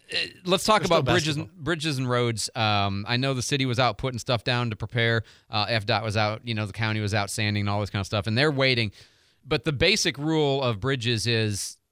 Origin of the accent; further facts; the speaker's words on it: Chicago, Illinois, United States; Well, I'm from Chicago.